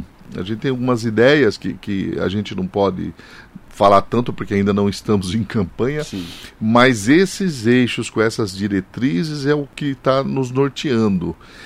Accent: Suzano, São Paulo, Brazil; born there; Olha, eu nasci em Suzano

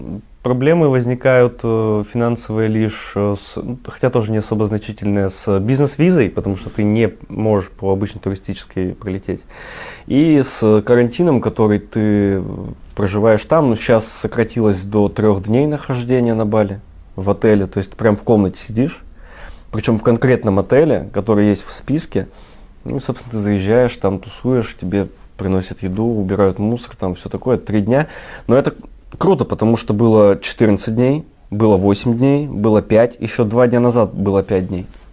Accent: the North, Russia; now in Saint Petersburg, Russia; я сам не ленинградец, не петербуржец, да, я вырос на севере

